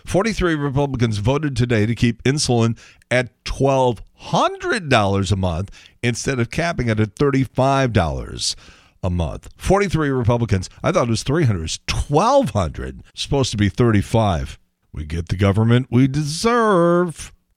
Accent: Chicago, Illinois, United States; growing up in Chicago with my uncle playing on the team.

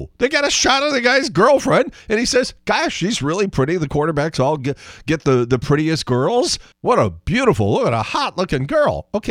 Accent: Chicago, Illinois, United States; When I was a kid growing up in Chicago, and especially like in high school and college

